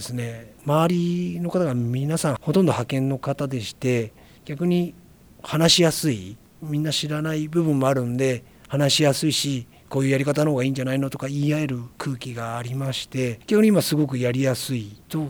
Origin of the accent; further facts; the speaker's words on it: Shizuoka, Japan; お前どこから来たんだと聞かれて、静岡からですって言うとですね、